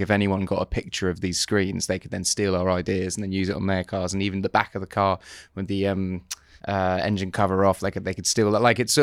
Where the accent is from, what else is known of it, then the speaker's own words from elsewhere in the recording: United Kingdom; But yeah, I think like being British, I always would like a British driver to win.